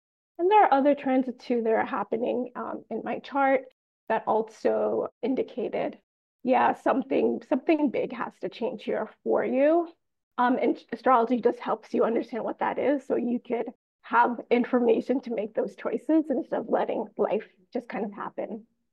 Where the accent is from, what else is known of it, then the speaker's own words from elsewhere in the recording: Jamaica; I'm Jamaican.